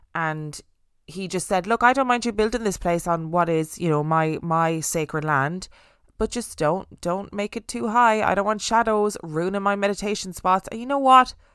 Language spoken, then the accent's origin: English; Alwar, Rajasthan, India; I am from Alwar, and Bangor is in the municipality of Alwar district. Since childhood, I have heard various stories about Bangor